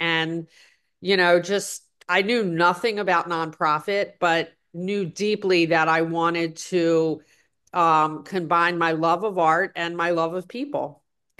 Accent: Baltimore, Maryland, United States; So I'm 62 and I'm born and raised in Baltimore. And I remember the 1968 riots.

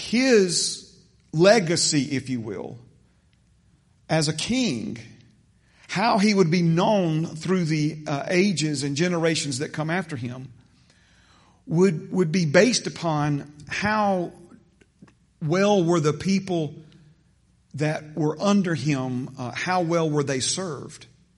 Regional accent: United States; We were raised here in the United States. We are raised in the form of government that's a representative republic.

